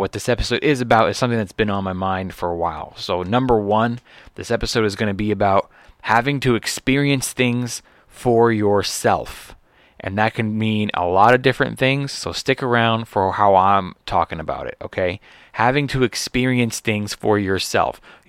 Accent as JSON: {"language": "English", "town": "Los Angeles", "region": "California", "country": "United States", "said": "I'm from Los Angeles originally, so, you got to respect what he did for this city"}